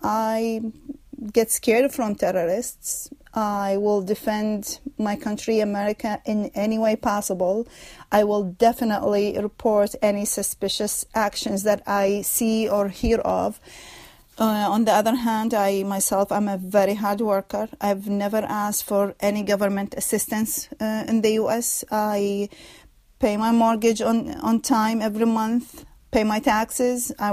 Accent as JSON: {"language": "English", "country": "Iraq", "tie": "born or raised there", "second_language": "English", "moved": "yes", "lives_now": "New York City, United States", "said": "I was born and raised in Iraq. I am a U.S. citizen from New York City."}